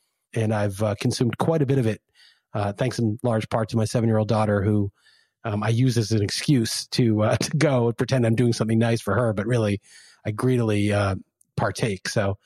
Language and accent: English; New York, United States; also born or lived in Los Angeles; I grew up in New York and I ate a lot of Chinese food.